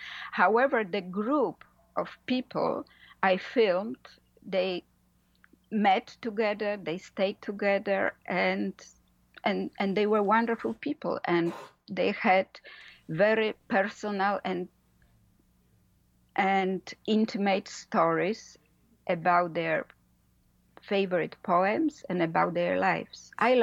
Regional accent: Poland; English is a second language; now in United States; I grew up in Poland, but I emigrated to the States, 30 years ago. So basically, I am American citizen, and now I've been living here.

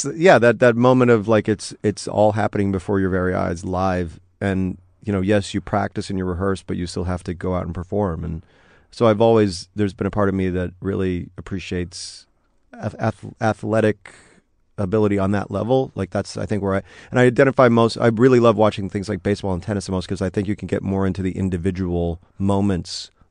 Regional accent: Chicago, Illinois, United States; I'm from Chicago originally, so.

